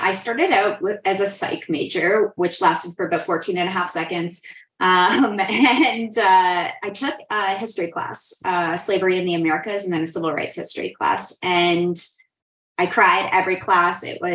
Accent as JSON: {"language": "English", "region": "Nova Scotia", "country": "Canada", "tie": "born or raised there", "said": "Yeah, I grew up in Nova Scotia. We were a military family. So most of my formative years were in the Annapolis Valley."}